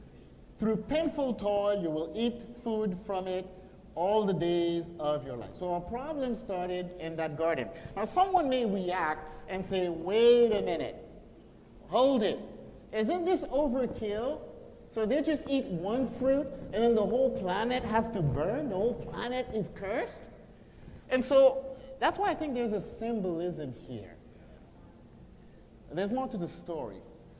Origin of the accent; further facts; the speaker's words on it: Haiti; And so I'm from Haiti.